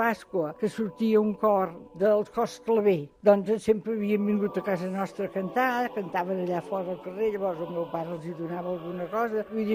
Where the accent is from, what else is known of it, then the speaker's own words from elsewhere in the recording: Vilassar de Dalt, Catalonia, Spain; soc de Vilassar de Dalt, tinc 70 anys, fets del 8 de setembre.